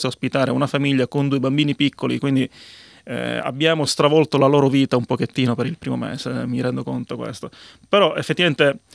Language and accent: Italian; Ragusa, Sicily, Italy; moved away as an adult; now in Australia; a Ragusa, città dove sono nato. È stato interessante perché effettivamente io ho vissuto 20 anni a Ragusa, poi mi sono trasferito al nord, ho fatto diverse esperienze, ho studiato, ho lavorato lì e i 4 anni precedenti la mia decisione di venire qui in Australia